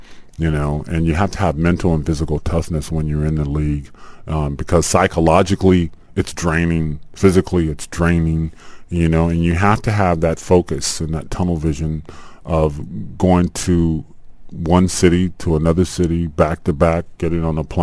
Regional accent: Chicago, Illinois, United States; luckily it was my hometown, actually, Chicago. That's where I was born.

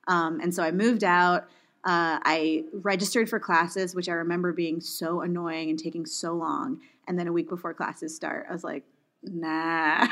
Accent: California, United States; I really wanted to get an agent because I grew up in California.

